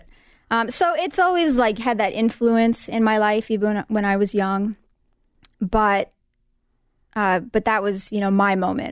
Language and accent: English; Colorado, United States; also born or lived in Minnesota, United States; Well, I was born in Minnesota. I've been in Colorado for 23 years. So pretty much grew up here, lived in Lakewood, Commerce City, and everywhere in between.